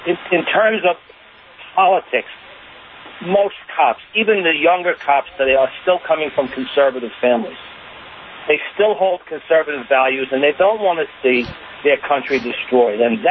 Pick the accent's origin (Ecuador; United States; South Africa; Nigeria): United States; New York; now in Florida, United States; Every cop that I know, I live in Florida now, I was from New York